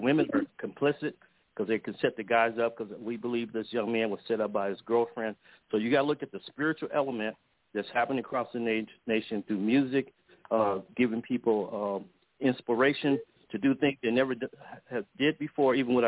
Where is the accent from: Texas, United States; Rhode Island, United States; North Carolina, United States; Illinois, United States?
Illinois, United States; Chicago; I grew up in Chicago, and the Cabrini Green Project is one of the worst projects in Chicago.